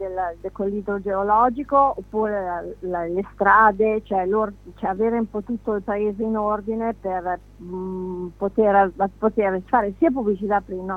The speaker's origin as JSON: {"language": "Italian", "town": "Monreale", "region": "Sicily", "country": "Italy", "said": "adesso non perché io sono di Monreale, però mi sento di dirlo"}